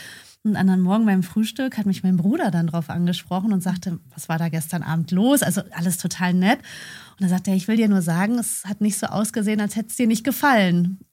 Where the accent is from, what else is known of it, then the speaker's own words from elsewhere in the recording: Enger, North Rhine-Westphalia, Germany; Ich komme aus Enge in der Nähe von Bielefeld.